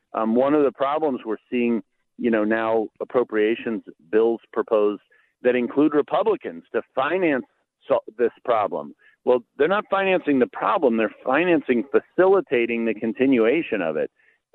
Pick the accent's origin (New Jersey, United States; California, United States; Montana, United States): New Jersey, United States; Edison; born there; No, I was born up there in Edison, which Vic told you